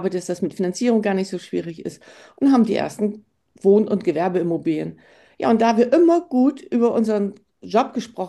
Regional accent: Bremen, Germany; ich bin aus Bremen

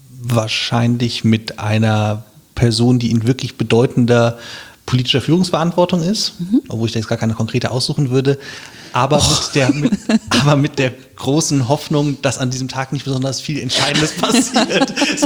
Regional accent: Wiesbaden, Hesse, Germany; born there; Also ich bin auch Wiesbadener von Geburt an und auch stolzer Wiesbadener.

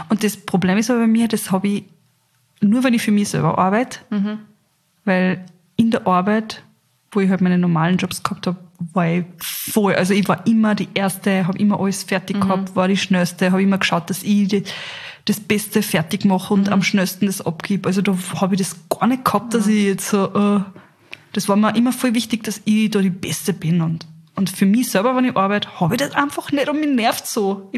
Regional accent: Carinthia, Austria; Aber da, wo wir gewohnt haben, ich bin in Kärnten aufgewachsen, da hat es einfach auch nichts gegeben.

